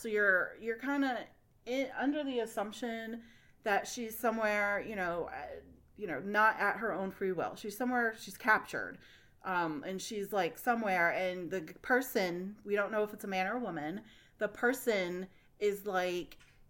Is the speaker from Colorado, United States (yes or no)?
no; Virginia, United States; I'm from Virginia, so I might be made up, might not be.